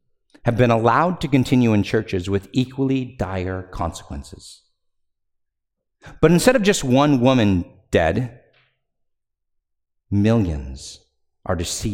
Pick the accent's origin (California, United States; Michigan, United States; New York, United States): California, United States; Well, growing up in California, on our street, we had several oleander bushes.